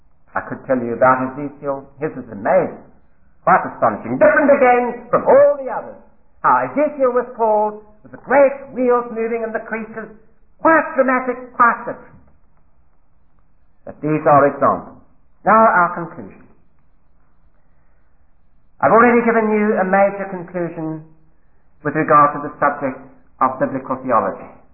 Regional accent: South Africa; now in London, United Kingdom; I came to London from South Africa to know more about church history and about the Bible.

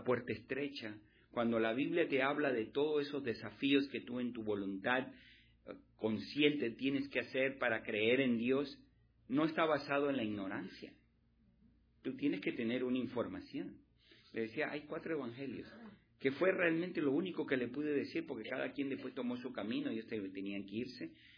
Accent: Miami, Florida, United States; yo soy de Miami, le digo, yo vivo ahí en Miami.

